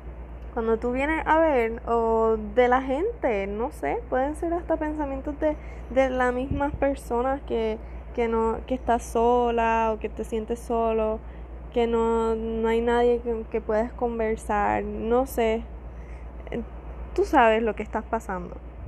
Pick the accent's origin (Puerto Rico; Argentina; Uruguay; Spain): Puerto Rico; Soy puertorriqueña, por si acaso no me conoce.